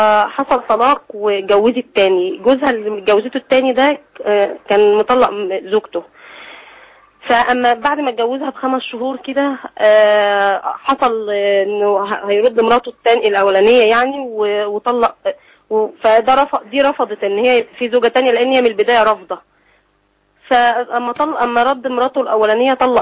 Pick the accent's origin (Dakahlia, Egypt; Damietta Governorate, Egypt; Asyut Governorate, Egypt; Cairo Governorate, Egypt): Damietta Governorate, Egypt; Damietta; فاتصلت بدار الافتاء عندنا احنا من دمياط